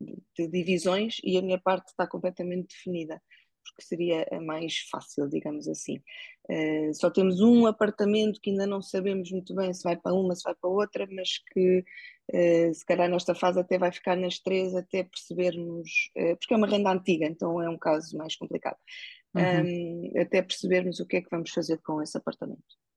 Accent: Portugal; porque sou portuguesa, não é?

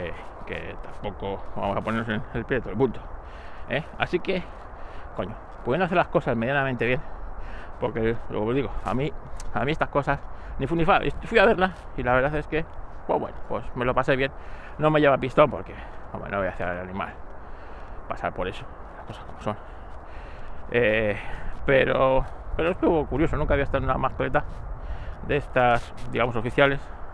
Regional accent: Madrid, Community of Madrid, Spain; porque soy de Madrid y aquí en Madrid cualquier arroz amarillo es paella

